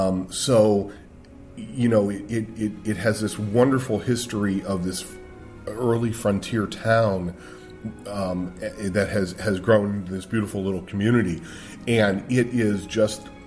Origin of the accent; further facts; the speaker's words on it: Erie, Pennsylvania, United States; Little historical town, Erie, Pennsylvania, right on the lake.